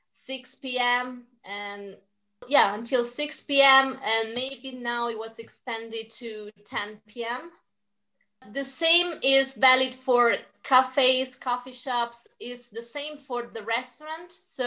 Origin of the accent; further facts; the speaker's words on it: Umbria, Italy; first language Italian; English is a second language; I'm 23 and I'm currently living in my hometown. There is a small town in Umbria that is in the center of Italy.